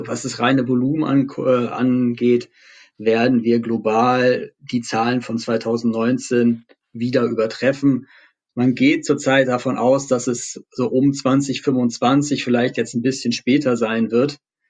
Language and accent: German; Berlin, Germany; Als Berliner hoffen wir natürlich stark darauf.